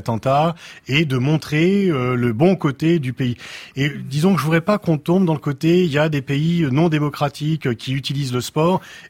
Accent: France; en tant que Français

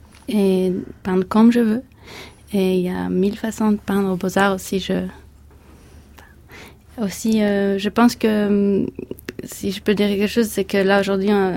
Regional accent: Israel; moved away as an adult; now in Paris, France; je suis née en Israël. J'ai vécu toute ma vie en Israël. Je suis venue à Paris pour les Beaux-Arts en 2011.

